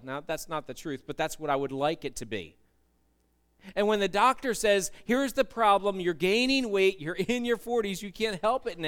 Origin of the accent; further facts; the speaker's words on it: Phoenixville, Pennsylvania, United States; when I was growing up in Phoenixville, this is where I spent my elementary and middle school years, we were on Griffin Street